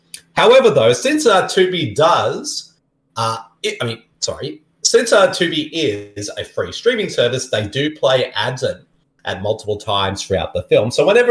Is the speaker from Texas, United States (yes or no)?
yes; Texas, United States; accent: Boston; I'm from Texas and I got a Boston accent.